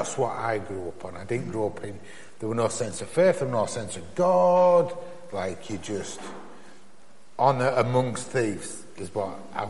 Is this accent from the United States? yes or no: no; Bradford, Yorkshire and the Humber, United Kingdom; growing up in Yorkshire and in Bradford is really dear to my heart.